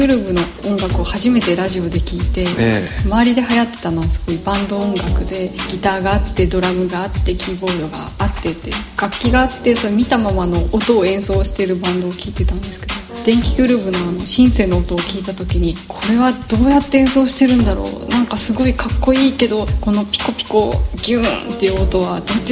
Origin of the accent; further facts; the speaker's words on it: Tokyo, Japan; 私自身は東京出身なので